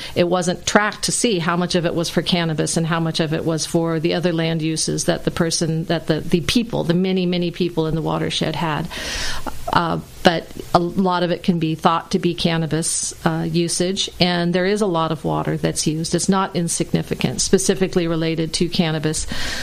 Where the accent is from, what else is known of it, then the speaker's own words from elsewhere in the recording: Garberville, California, United States; But I grew up in Garberville